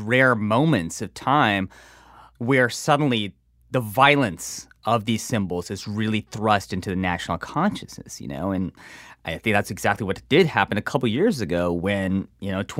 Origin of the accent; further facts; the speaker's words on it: Texas, United States; now in New York, United States; They were just good old boys, and you know, I grew up in Texas, right?